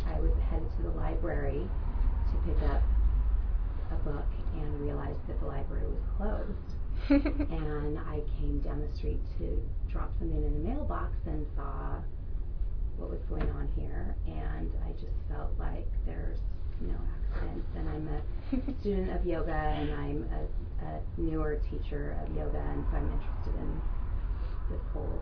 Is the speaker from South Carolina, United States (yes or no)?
no; Sonoma County, California, United States; now in Southern California, United States; I am brand new to this community, and I'm from Sonoma County, but I've been in Southern California for a while